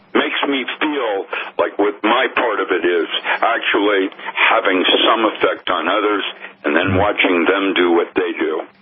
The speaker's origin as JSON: {"language": "English", "region": "England", "country": "United Kingdom", "said": "but then that's because I'm English also."}